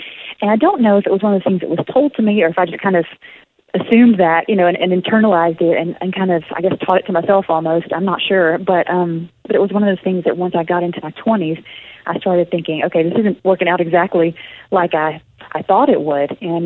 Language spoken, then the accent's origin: English; the South, United States; accent: Southern; It's kind of like a Jenga game, you know, where you, my southern accent probably came out a lot right there.